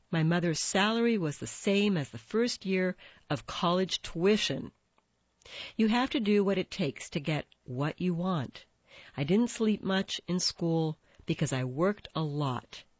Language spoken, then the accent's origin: English; Detroit, Michigan, United States; Yes, I'm a black woman, CEO. Yes, I'm from Detroit. Yes, it's different.